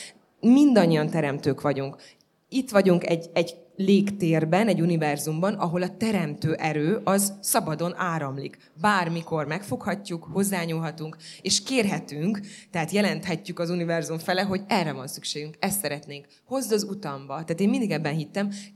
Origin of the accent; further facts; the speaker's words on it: Romania; now in Hungary; magyarként bevándorló, visszavándoroltam az anyahazába, mondjuk így.